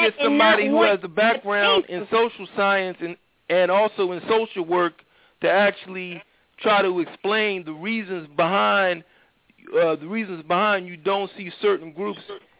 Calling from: Philadelphia, Pennsylvania, United States; calling from Philadelphia.

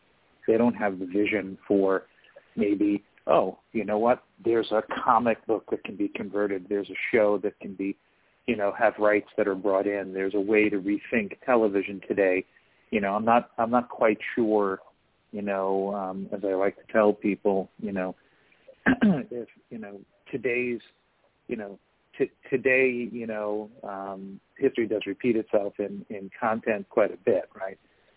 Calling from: Los Angeles, California, United States; So I'm in Los Angeles today, and my partner James, who hopefully is also dialing in, he's in New Jersey

